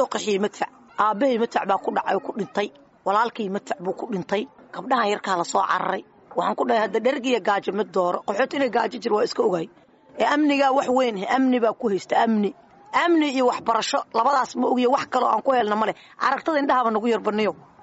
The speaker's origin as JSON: {"language": "Somali", "town": "Mogadishu", "region": "Banadir", "country": "Somalia", "said": "aniga waxaan ka soo qaxay magaalada Muqdisho waxaan ka soo qaxay Burdhigley hadda ma qashay degmada Burdhigley"}